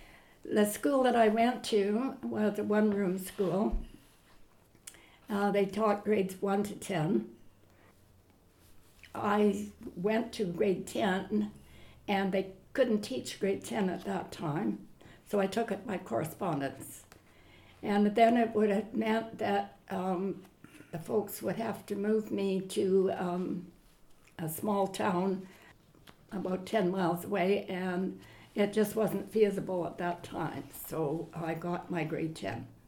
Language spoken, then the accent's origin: English; Rosetown, Saskatchewan, Canada; born there; like Rosemary said, I was born on July 11th, 1934 in Rosetown, Saskatchewan.